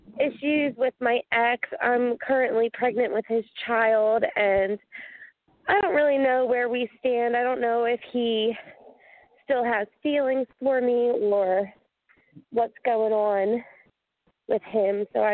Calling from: Pennsylvania, United States; I'm calling from Pennsylvania.

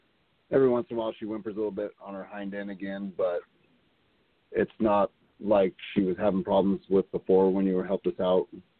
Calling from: Kennewick, Washington, United States; From Kennewick, Washington.

